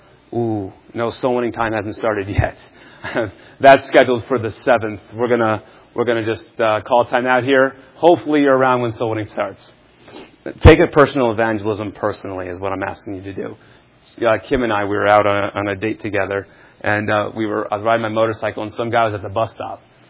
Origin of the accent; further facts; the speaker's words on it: Kansas, United States; I'm from Kansas commuting